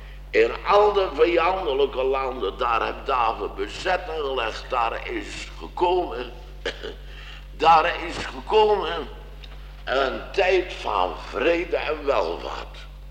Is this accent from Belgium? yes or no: no; Netherlands; Nu zijn wij Nederlanders.